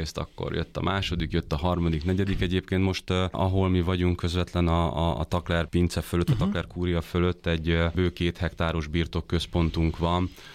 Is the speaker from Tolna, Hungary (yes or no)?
yes; Szekszárd, Tolna, Hungary; now in Budapest, Hungary; én Szekszárdon nőttem fel, tehát ugye alapból engem odaköt a gyerekkorom, a család, és tulajdonképpen, amikor felkerültem Budapestre, akkor én vissza-vissza járkáltam Szekszárd